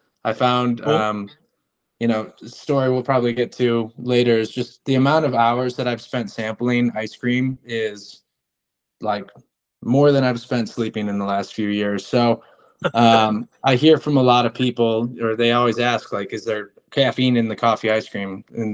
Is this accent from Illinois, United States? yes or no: yes; Chicago, Illinois, United States; And so for me, my favorite ice cream memory was I grew up in Chicago and we'd go vacation in South Haven, Michigan.